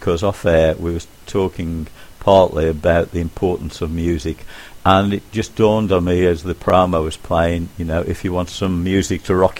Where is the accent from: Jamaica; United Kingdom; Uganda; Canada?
United Kingdom; England; I haven't got to worry if I open my mouth and people realise I'm English and my life's in danger in a different part of the world.